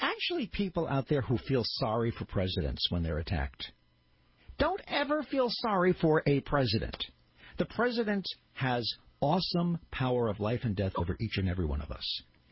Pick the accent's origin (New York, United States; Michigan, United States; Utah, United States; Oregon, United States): New York, United States; Brooklyn; He's a guy from Queens. I'm a guy from Brooklyn.